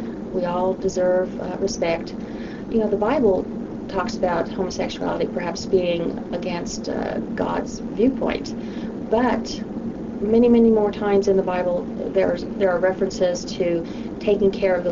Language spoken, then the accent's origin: English; Albuquerque, New Mexico, United States; born there; I myself am of Hispanic descent. I was born in Albuquerque, New Mexico. My mother came from Mexico, my father's from Spain.